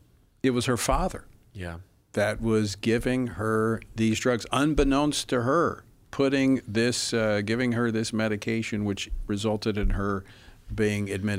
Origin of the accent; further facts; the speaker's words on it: Louisiana, United States; So the twist in this particular case out of Cairn Crow, Louisiana, which is back in my home state of Louisiana